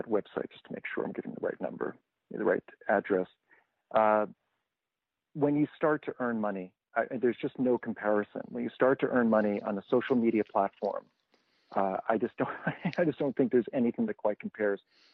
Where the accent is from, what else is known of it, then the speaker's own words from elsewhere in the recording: New York City, New York, United States; I mean, I'm a New Yorker, right? You boil it down, I'm born in Manhattan, and it's just the nature of that island.